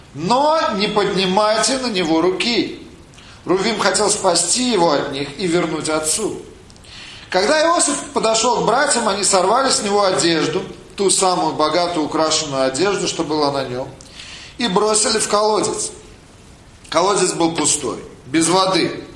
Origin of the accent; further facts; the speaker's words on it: Minsk, Belarus; У меня был сосед в городе Минске, откуда я родом.